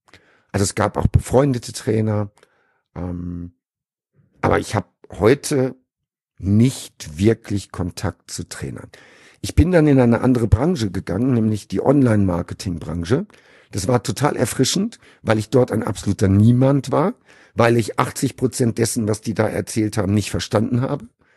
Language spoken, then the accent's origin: German; North Rhine-Westphalia, Germany; ich bin im Sauerland groß geworden. Lüdenscheid oder Meinerzhagen sind wunderschöne Orte, da gibt's viel Natur